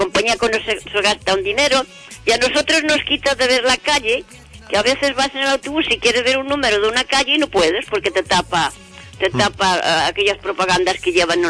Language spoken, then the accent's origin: Spanish; Galicia, Spain; Yo desde niña en Galicia, ya verás, yo de niña en Galicia con 6 o 7 años, iba a buscar a un pajar patatas